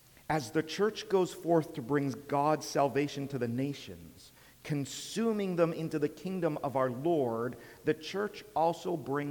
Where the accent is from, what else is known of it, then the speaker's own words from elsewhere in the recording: Canada; I am to be a Christian before I am Canadian. Yes, being a Christian compels me to be a lawful Canadian.